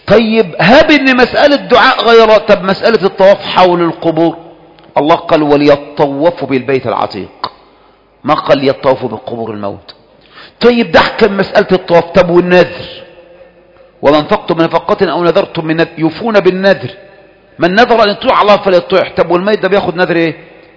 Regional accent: Kafr El Sheikh Governorate, Egypt; يعني انا من كفر الشيخ اروح اتصدق على القناوي هناك؟

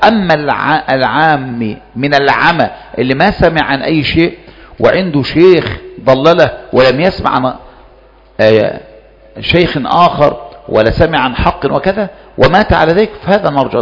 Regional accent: Egypt; عندنا في مصر

